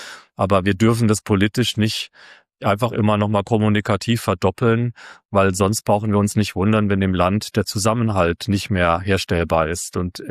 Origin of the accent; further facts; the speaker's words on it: Baden-Württemberg, Germany; ich bin nun halt 51 und er ist süddeutsch, weil ich komme eben aus der Kurpfalz, und vielleicht ist er ein bisschen migrantenaffin, weil ich hatte einen italienischen Vater